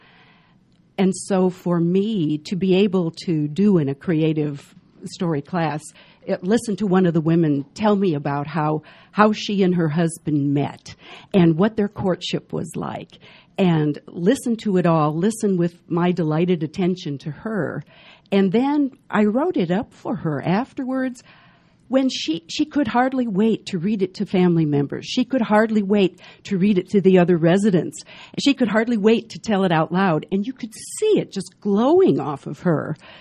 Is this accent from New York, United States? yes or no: no; Illinois, United States; I am originally from Illinois, and my degrees are in communications and urban studies.